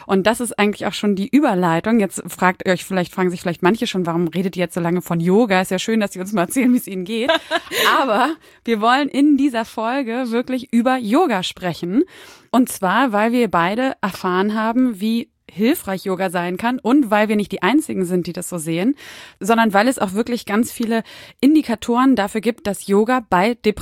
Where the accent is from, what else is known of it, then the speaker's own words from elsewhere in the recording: Berlin, Germany; Berlin ist doch toll und ist doch meine Heimat.